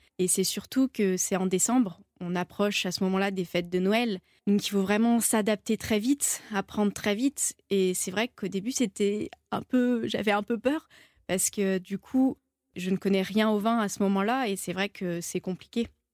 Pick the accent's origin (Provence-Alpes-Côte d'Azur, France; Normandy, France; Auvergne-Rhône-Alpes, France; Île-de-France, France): Auvergne-Rhône-Alpes, France; Saint-Étienne; Donc je suis stéphanoise, je viens de Saint-Étienne.